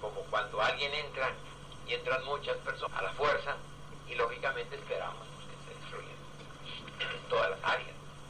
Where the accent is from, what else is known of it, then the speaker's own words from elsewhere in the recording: Tijuana, Baja California, Mexico; todos los socios que estamos ahí en Tijuana, pues, de ahí del club, que somos de Tijuana